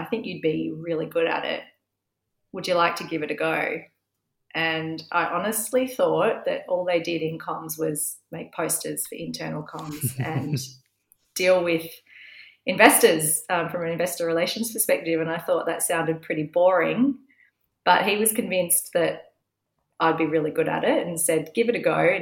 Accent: Perth, Western Australia, Australia; born there; I was born in Perth in Subiaco. I was actually born 3 months premature.

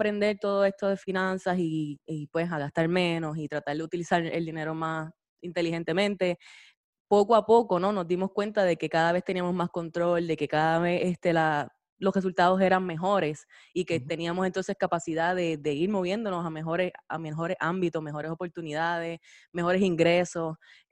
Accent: Guayanilla, Puerto Rico; nosotros somos de Guayanilla, Puerto Rico, ¿no? Y venimos, salimos de la universidad, fuimos al colegio de Mayagüez.

